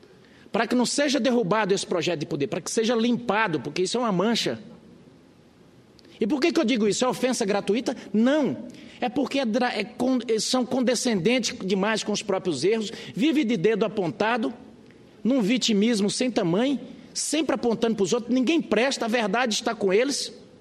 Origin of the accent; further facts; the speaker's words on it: Rondonópolis, Mato Grosso, Brazil; os hospitais que estão lá em Mato Grosso, que estão lá na minha cidade, faltando tudo